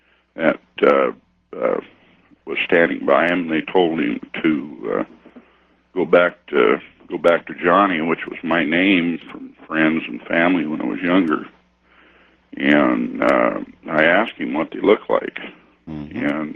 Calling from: Aberdeen, Washington, United States; I'm calling from Aberdeen, Washington.

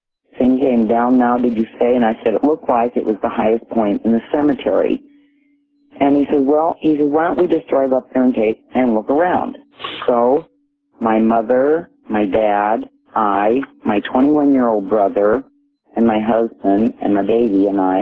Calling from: Omaha, Nebraska, United States; I'm calling from Omaha, Nebraska.

